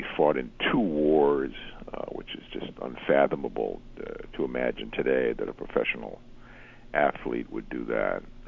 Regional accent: Boston, Massachusetts, United States; Well, he was a national icon, really, and I grew up in Boston.

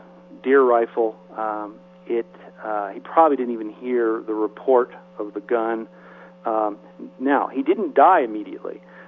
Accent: Memphis, Tennessee, United States; I grew up in Memphis, and I certainly felt a certain sense of shame, I guess, that he was killed in my hometown

